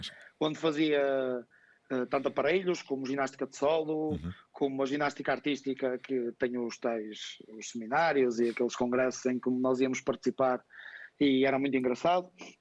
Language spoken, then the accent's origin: Portuguese; Paredes, Porto, Portugal; Eu sou de Paredes, na altura fui para as escolinhas do Penafiel.